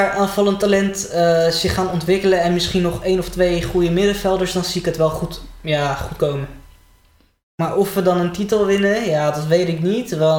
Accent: Netherlands; Maar ik denk dat wij als Nederlanders zijnde altijd op voetbalgebied een rol zullen spelen.

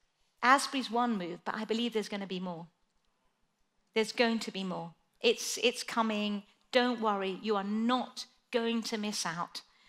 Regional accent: Chile; the Atacama Desert, which is where I grew up in Chile. And in the north, there's this desert area. It's uninhabitable. It's so dry.

